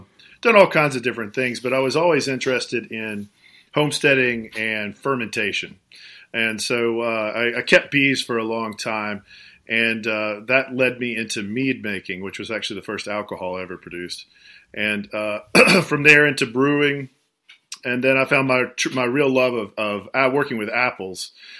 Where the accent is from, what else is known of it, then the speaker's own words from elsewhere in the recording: Georgia, United States; moved away as an adult; Yeah, I was born and raised in Georgia. Southerner by birth, got to move to New England about 11 years ago.